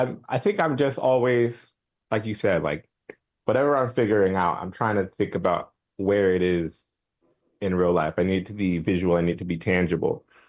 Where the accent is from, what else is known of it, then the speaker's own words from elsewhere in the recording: Texas, United States; now in Philadelphia, United States; I'm an artist. I'm from Texas, Trinidadian by heritage, living in Philadelphia, Southwest